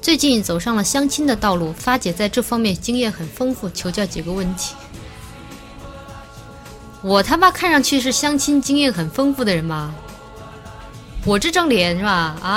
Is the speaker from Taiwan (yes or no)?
no; Chongqing, China; 用我们重庆话就是说